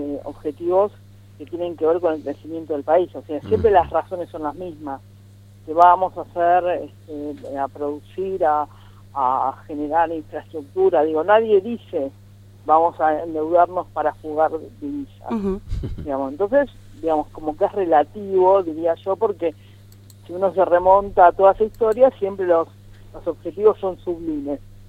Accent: Argentina; como argentinos

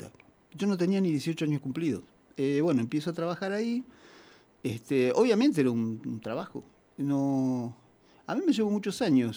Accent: Santa Rosa, La Pampa, Argentina; also born or lived in General Pico; Mi niñez está fraccionada. Mi niñez fue hasta los 8 años en Pico, yo nací en Pico, uh-huh. Y de los 8 años en adelante aquí en Santa Rosa.

